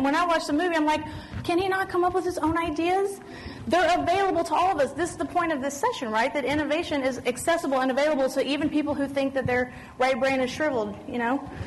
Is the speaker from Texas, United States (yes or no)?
yes; Texas, United States; She's just discovering I'm from Texas. She's like, how can you be from Texas?